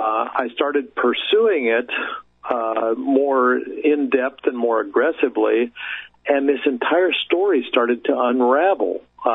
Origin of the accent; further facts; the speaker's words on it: Missouri, United States; but I'm originally from Missouri, so really was coming back home for practice.